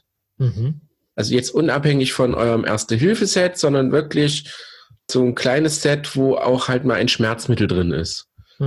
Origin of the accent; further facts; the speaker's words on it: East Germany, Germany; born there; Genau, wir sind gebürtige Ossis